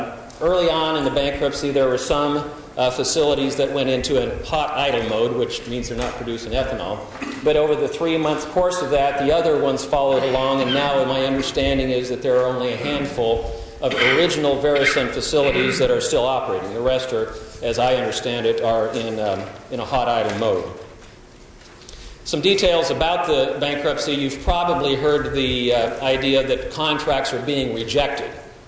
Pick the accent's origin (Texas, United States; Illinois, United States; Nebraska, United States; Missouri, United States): Nebraska, United States; Omaha; I am an attorney from Omaha with the Coley Jessen Law Firm.